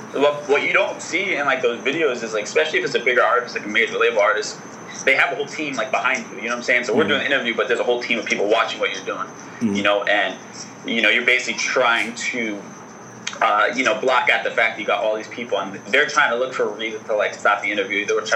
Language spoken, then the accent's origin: English; Bronx, New York, United States; also born or lived in South Plainfield, United States; now in Jersey City, United States; I live in Jersey City now. I was born in the Bronx. I went to, like, elementary school in the Bronx, and then did, like, high school and all that in South Playfield, New Jersey